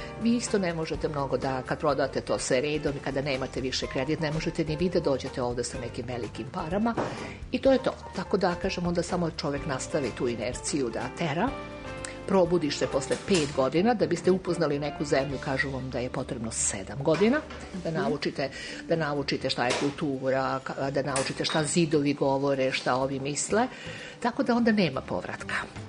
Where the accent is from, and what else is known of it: Belgrade, Serbia; born there